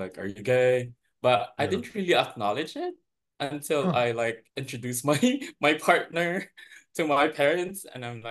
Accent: Philippines; now in San Francisco, United States; I'm originally from the Philippines.

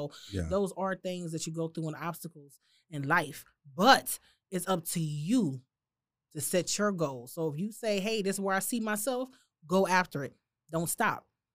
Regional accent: Cincinnati, Ohio, United States; now in Florida, United States; I was actually born here in the States.

